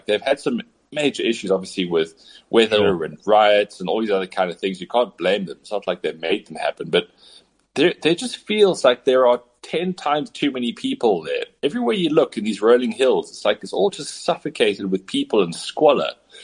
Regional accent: Cape Town, Western Cape, South Africa; also born or lived in Johannesburg, South Africa; I grew up in Cape Town

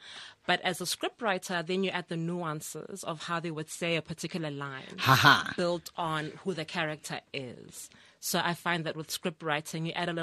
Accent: Itsoseng, North West, South Africa; I'm from Itsoseng in the Northwest.

